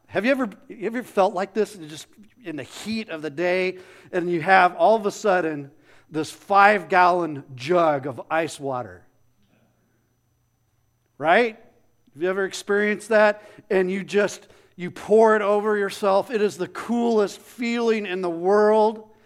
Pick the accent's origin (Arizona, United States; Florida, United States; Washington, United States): Arizona, United States; Phoenix; Growing up in Phoenix, you went if you went to look at toys or went and looked at different stuff like that, you went into a mall because it was just too stinking hot to do anything outside.